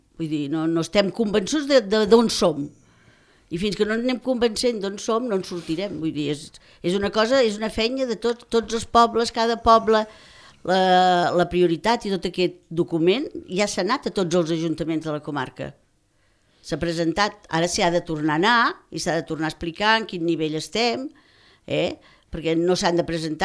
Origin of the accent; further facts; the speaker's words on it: Pradell, Catalonia, Spain; Per això, que soc de Pradell, no ho soc de fora.